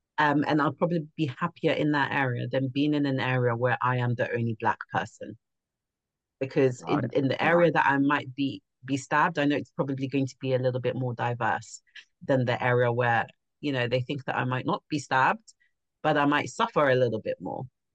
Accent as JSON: {"language": "English", "country": "Ireland", "moved": "yes", "said": "I'm an Irish immigrant"}